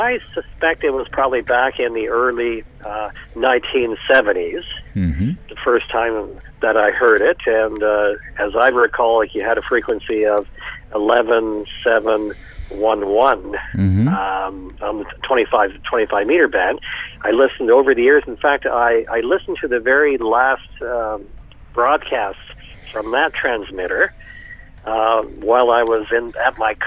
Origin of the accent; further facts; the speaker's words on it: Toronto, Ontario, Canada; I grew up in Toronto, but I've been living on the west coast of Canada now for about 35 years.